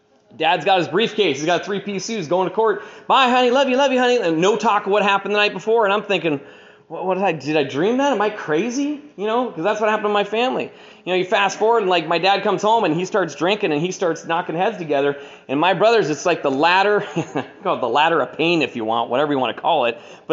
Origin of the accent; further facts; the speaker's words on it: Redmond, Washington, United States; born there; I was born in Redmond, Washington, and one of five boys in a big Irish Catholic family.